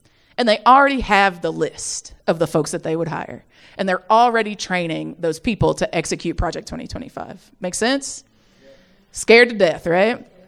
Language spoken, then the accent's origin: English; the South, United States; But I can tell you again, as a Southerner, that preemption is real.